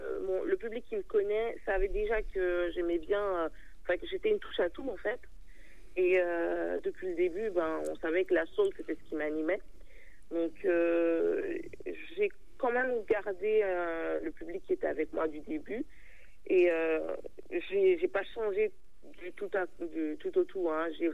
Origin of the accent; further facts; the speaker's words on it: Guadeloupe; j'ai grandi en Guadeloupe.